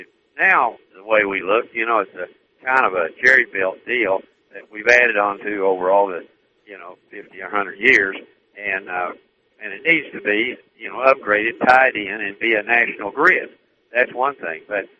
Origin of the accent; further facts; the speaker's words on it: United States; Yeah, but Mark, I'm an American first.